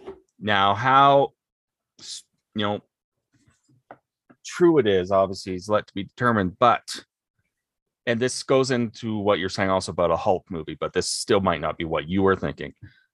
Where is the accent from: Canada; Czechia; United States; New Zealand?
Canada; Yes, we are.